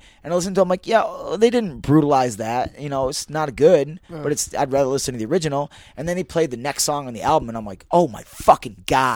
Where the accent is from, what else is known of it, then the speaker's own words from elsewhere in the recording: Cleveland, Ohio, United States; And when I was growing up in Cleveland … was this phenomenon.